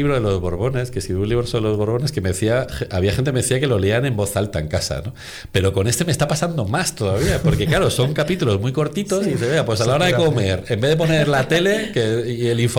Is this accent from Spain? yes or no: yes; Spain